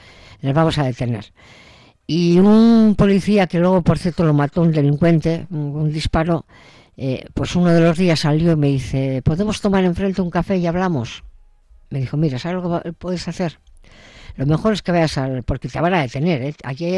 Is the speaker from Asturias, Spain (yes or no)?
no; Bilbao, Basque Country, Spain; Bueno, pero yo soy de Bilbao y lo llevamos mejor estos temas.